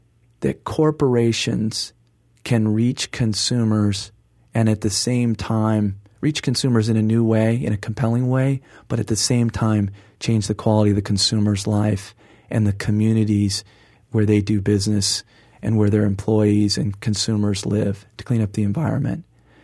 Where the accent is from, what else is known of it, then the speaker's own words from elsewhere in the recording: Manhattan Beach, California, United States; growing up in Manhattan Beach, California, where, much to my parents' chagrin, I spent far too much time surfing.